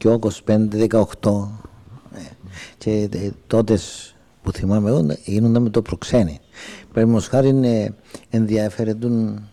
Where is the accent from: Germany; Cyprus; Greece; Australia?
Cyprus; Agkastina, Nicosia District; Κατάγομαι από την Αγκαστίνα. Γεννήθηκα τις 20 του 7ου το 22.